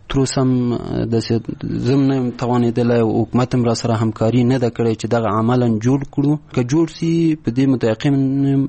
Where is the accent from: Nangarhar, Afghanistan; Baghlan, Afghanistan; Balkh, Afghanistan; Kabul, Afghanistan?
Kabul, Afghanistan; ولایتم کابل ده، ولسوالیم پغمان ده